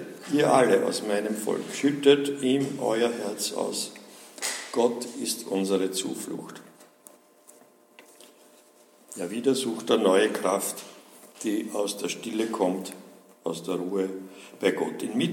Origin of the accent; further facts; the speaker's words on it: Austria; Bei uns in Österreich sagt man ja, das letzte Hemd hat keine Taschen.